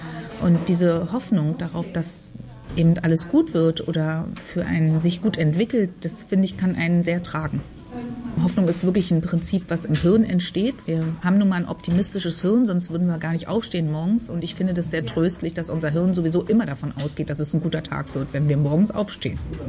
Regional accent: Berlin, Germany; ich bin Berlinerin, 43 Jahre alt

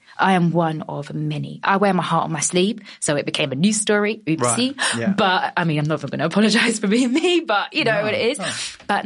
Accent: London, United Kingdom; I'm a Londoner, don't be silly.

